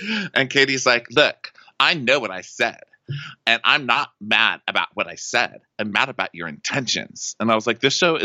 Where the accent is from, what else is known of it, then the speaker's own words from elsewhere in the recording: the South, United States; I'm totally fine with being fake. I'm from the South.